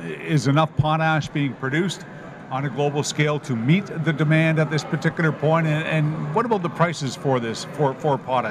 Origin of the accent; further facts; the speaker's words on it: Canada; You know, Canada, I believe, my home country